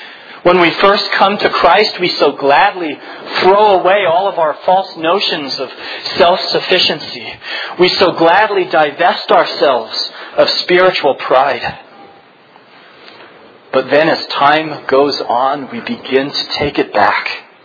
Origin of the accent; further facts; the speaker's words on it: California, United States; moved away as an adult; When I left home for college, I moved from Southern California to upstate New York, right on the shore of Lake Ontario.